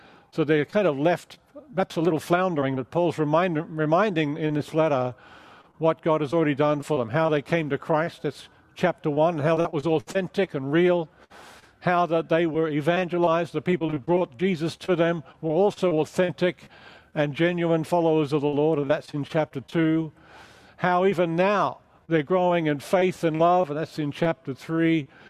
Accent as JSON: {"language": "English", "country": "Australia", "also_born_or_lived": "England", "accent": "mid-Atlantic, mid-Pacific", "moved": "yes", "lives_now": "United States", "said": "I'm from Australia, spent many years in England as a missionary. Now I've been teaching in America for a number of years in seminaries."}